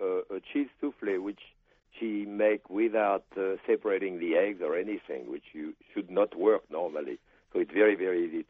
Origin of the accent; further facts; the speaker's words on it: Connecticut, United States; accent: Yankee; I live in Connecticut, so you can recognize my Yankee draw.